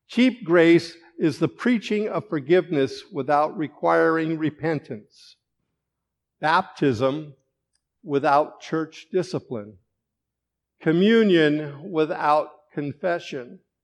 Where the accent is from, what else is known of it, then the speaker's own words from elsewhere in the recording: California, United States; We left a place we called home. I grew up in California.